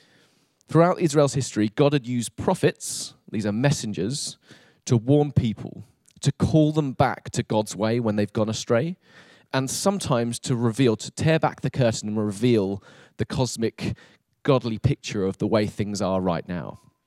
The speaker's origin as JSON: {"language": "English", "town": "Eastbourne", "region": "South East England", "country": "United Kingdom", "tie": "born or raised there", "said": "My hometown is a beautiful place called Eastbourne on the south coast. It is the sunniest town in the UK."}